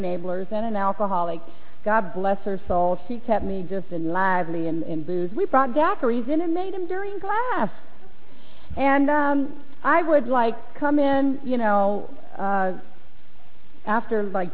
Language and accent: English; Maryland, United States; now in Arizona, United States; growing up in Maryland, and man, it was just powerful. Well, I showed up in Arizona